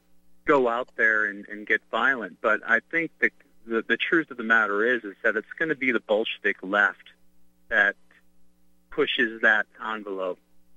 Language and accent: English; Midwest, United States; And I know that growing up in the Midwest, a lot of my peers and elders are not accepting the media narrative.